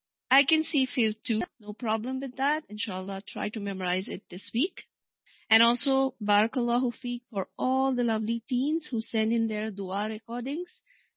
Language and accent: English; Atlanta, Georgia, United States; from Atlanta, Georgia, and I'll be taking the dua session.